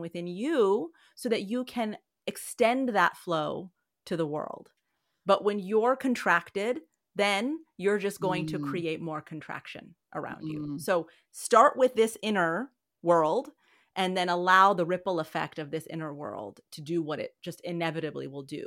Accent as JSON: {"language": "English", "region": "Colorado", "country": "United States", "tie": "born or raised there", "said": "I grew up in Colorado for, you know, the formative part of my younger years."}